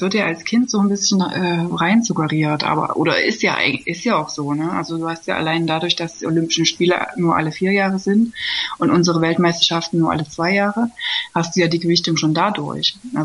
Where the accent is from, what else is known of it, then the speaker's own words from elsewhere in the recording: East Germany, Germany; Also ich bin ja aus dem Osten, ne?